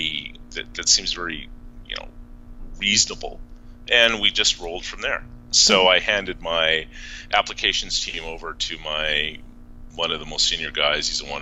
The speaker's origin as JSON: {"language": "English", "country": "Canada", "lives_now": "United States", "said": "So I am Canadian, for those of you who don't pick up on the accent later on in our conversation."}